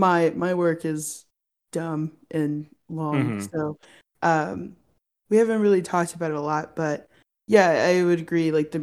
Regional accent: Texas, United States; now in Chicago, United States; Well, this was written, so I'm from Texas originally.

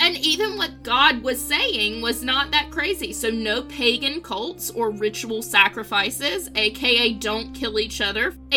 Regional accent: Deep South, United States; So, I grew up in the Deep South, in case you can't hear it.

